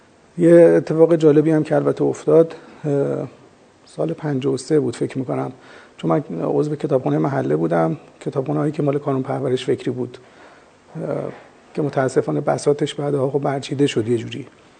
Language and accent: Persian; Tehran, Tehran Province, Iran; من متولد سوم دی ماه 1342 در تهران در منطقه ده تهران. اون مقداری که شنیدم محل تولدم با اونجایی که دوره جوانی رو گذروندم خیلی نباید فاصله داشته باشه. خیابون کارون ظاهرا محل تولد من بوده.